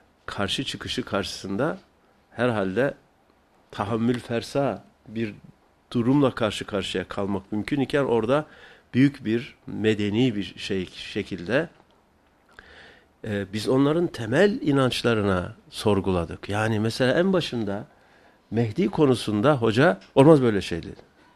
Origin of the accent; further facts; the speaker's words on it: Erzurum, Turkey; born there; Ben 1951 Erzurum doğumluyum. Böylelikle iki Erzurumlu bir Karslı yan yanayız.